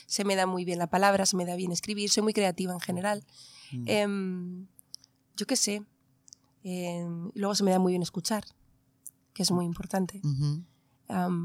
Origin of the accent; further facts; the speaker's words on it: England, United Kingdom; Spanish is a second language; tengo un sentido del humor negro como buena inglesa.